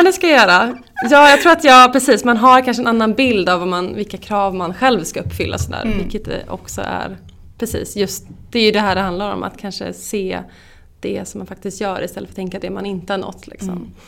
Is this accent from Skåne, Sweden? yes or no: no; Skara, Västra Götaland County, Sweden; now in Stockholm, Sweden; jag är från Skara, bor i Stockholm sedan 10 år tillbaka, bor väldigt mycket utomlands också.